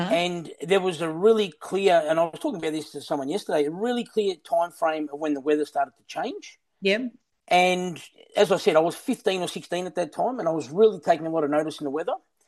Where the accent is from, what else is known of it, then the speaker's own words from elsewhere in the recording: Melbourne, Victoria, Australia; So just to start my journey, I'm from the Yarra Valley in Melbourne as a strawberry farmer. We had a family business and I was on the farm.